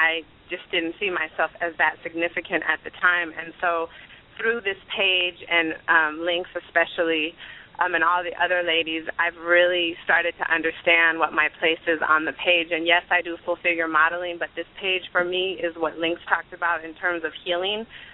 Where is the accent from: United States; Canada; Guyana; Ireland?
United States; Oakland, California; I'm from East Oakland in California, and I'm a mom and a nanny